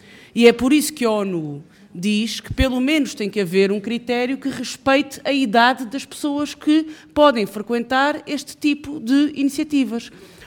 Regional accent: Alentejo, Portugal; Eu sou alentejana, sou eleita por Setúbal.

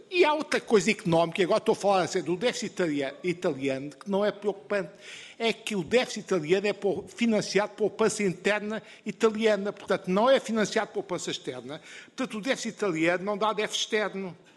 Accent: Portugal; eu sou português, mas sou europeu.

